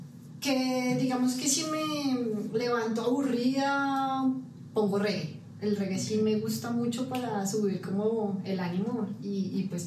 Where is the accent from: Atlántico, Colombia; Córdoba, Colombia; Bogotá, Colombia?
Bogotá, Colombia; also born or lived in Leticia; yo soy de Leticia. Nací en Leticia, pero no me crié en Leticia, me crié toda la vida en Bogotá.